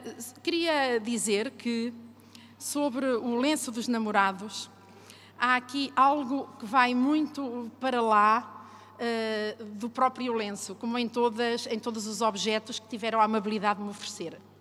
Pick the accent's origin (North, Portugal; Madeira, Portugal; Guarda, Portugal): North, Portugal; Eu sou do Norte, não sou minhota e recebi, em parte, uma cultura que ainda se aparenta com a cultura minhota.